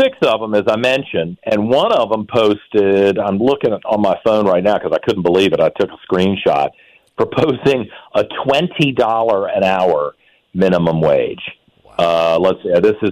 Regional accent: Virginia, United States; You know, I grew up in Virginia.

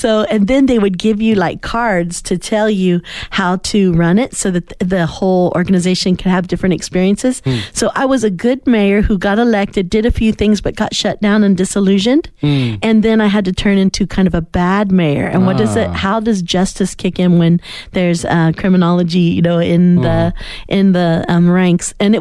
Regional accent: Indiana, United States; I am from Indiana, so we went to Indiana State University.

